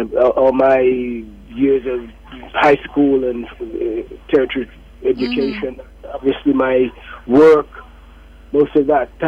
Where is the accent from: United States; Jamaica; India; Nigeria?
Jamaica; Westmoreland; In terms of the location on Jamaica's map, we are the most westerly parish.